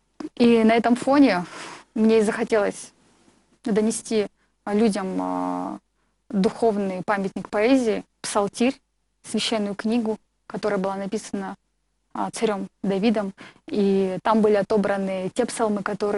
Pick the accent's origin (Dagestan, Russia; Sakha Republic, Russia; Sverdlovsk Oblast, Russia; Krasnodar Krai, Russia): Sverdlovsk Oblast, Russia; Krasnoturinsk; у себя на Урале, в городе Краснотуринске. В общем, откуда я родом.